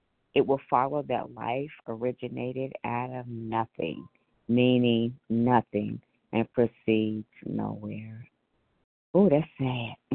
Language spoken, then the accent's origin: English; Ohio, United States; and I am from Ohio.